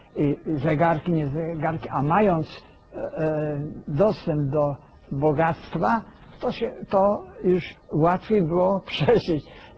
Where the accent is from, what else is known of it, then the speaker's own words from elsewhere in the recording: Poznań, Greater Poland Voivodeship, Poland; also born or lived in Berlin, Germany; poza tym znam niemiecki. Ja urodziłem się w Berlinie. ale co prawda 3 dni tam tylko żeśmy byli, bo już potem Polska powstała, 1919 rok i do Poznania.